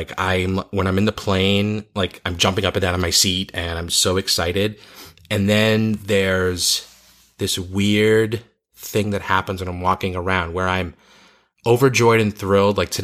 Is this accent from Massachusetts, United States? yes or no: yes; Boston, Massachusetts, United States; now in overseas; On a trip back to my hometown of Boston in December for her wedding, … and I sat down to talk about what life overseas is like for me.